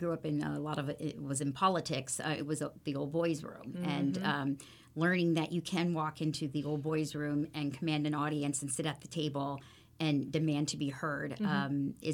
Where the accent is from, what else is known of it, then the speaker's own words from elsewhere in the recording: United States; born there; So I was born here in the United States. I'm a Lebanese American. My family, my brothers and sisters were born in Lebanon.